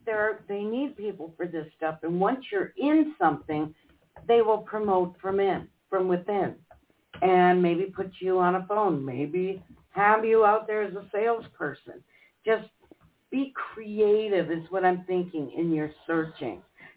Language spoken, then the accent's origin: English; Duluth, Minnesota, United States; And you know that we're from Duluth.